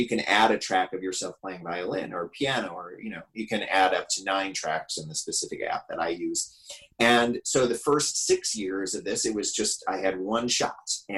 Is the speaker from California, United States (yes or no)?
no; Racine, Wisconsin, United States; I grew up in Racine, Wisconsin. I'm so lucky to have grown up in Racine, Wisconsin for a lot of reasons.